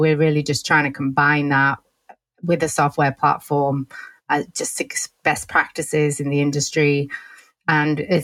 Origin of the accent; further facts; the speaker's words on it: England, United Kingdom; And I'm originally from England